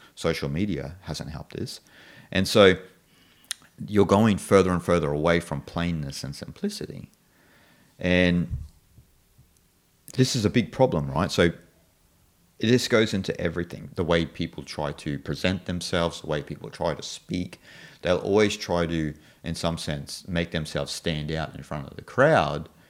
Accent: Australia; because I come from Australia where everything is so meticulous.

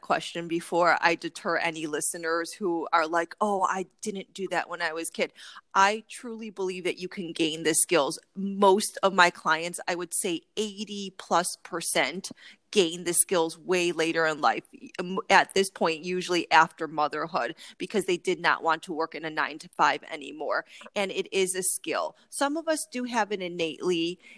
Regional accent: Midwest, United States; now in California, United States; I grew up in the Midwest. We did not have mountains then, and it was really cold

